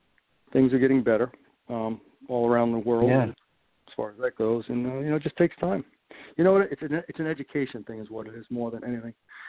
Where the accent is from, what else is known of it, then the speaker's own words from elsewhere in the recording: Uncasville, Connecticut, United States; Well, see, growing up in Uncasville, with my mother, and there were seven kids.